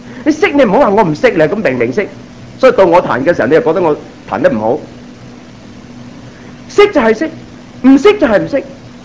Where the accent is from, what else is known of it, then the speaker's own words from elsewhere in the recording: Guangdong, China; 我们广东人通常怎么回答呢